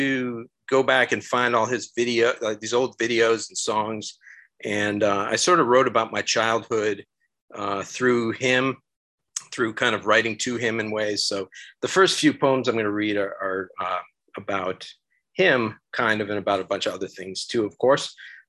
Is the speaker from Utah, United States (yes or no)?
no; Rochester, New York, United States; So I thought I would talk about my hometown a little bit, which is Rochester, New York, which I think is actually pronounced Rochester, but I don't really have the accent anymore.